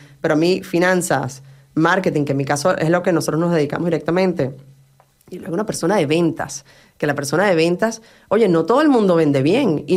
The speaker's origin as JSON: {"language": "Spanish", "country": "Venezuela", "said": "yo soy venezolana, mis abuelos eran vascos."}